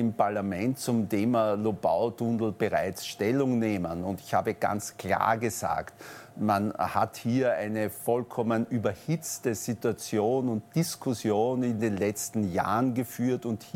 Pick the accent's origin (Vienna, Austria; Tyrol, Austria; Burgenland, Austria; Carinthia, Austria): Vienna, Austria; Also ich bin ja in Wien geboren und 60 Jahre in dieser Stadt wirklich immer aktiv gewesen.